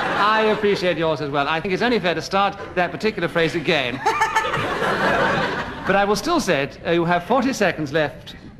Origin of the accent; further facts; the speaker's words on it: Glasgow, Scotland, United Kingdom; born there; Trolley buses in Glasgow are never on time, because I was born in Glasgow. I know Glasgow very well indeed.